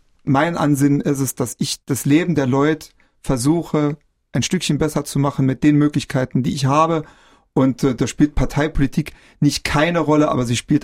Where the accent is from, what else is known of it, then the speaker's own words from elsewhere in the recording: Nalbach, Saarland, Germany; am Littermannkreuz in Nalbach, da wo ich herkomme